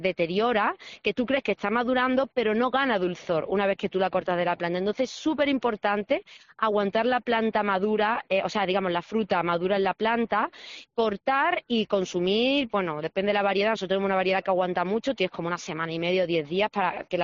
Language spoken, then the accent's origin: Spanish; Málaga, Andalusia, Spain; yo soy de Málaga Centro, pero actualmente es que justo está mi finca en la linda entre un sitio y otro.